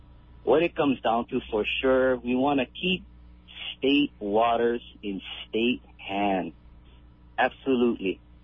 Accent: Kekaha, Hawaii, United States; I'm from Kekaha.

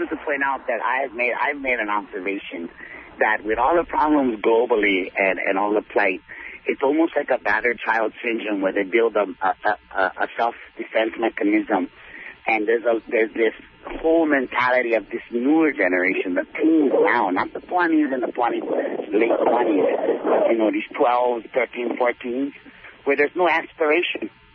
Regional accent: Kapahi, Hawaii, United States; And I'm from Kapahi. I'm from Kauai.

